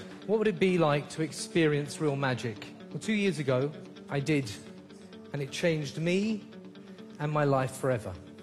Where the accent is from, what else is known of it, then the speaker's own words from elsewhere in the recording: London, United Kingdom; I'm from North London.